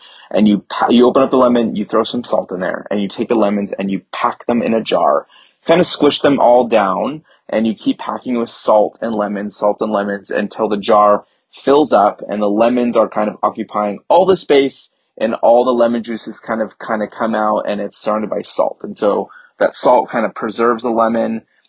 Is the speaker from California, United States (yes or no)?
yes; California, United States; I am from the San Francisco Bay Area.